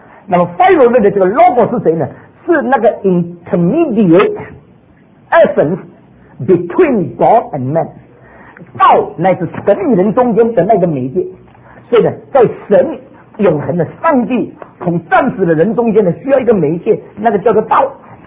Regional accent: China; 他认为我们中国人孔子吗？

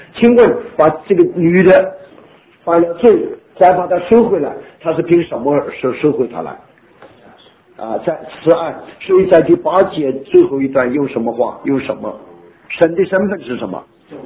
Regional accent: China; 我们中国人讲金木水火土

